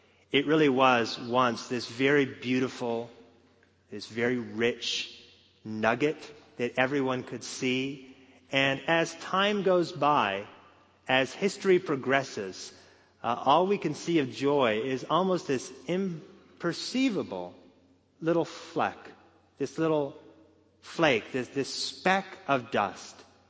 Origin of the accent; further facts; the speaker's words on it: West Coast, United States; I'm from the West Coast, and I was sure that that was California.